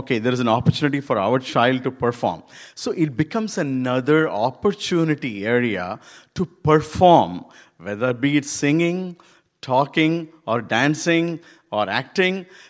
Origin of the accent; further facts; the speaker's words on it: Tamil Nadu, India; first language Telugu; English is a second language; though my mother tongue is Telugu, nobody believes me as, a Telugu person, because I was born and brought up in Tamil Nadu.